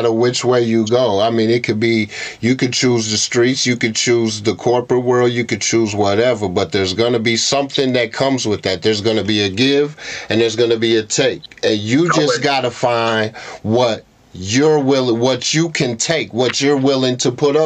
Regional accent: Lawrence, Kansas, United States; Like, I'm a kid from Lawrence, Kansas, bro.

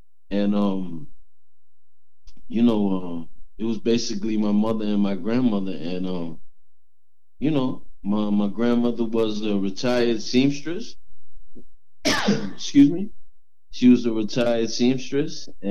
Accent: New York City, New York, United States; I'm born and raised in New York City.

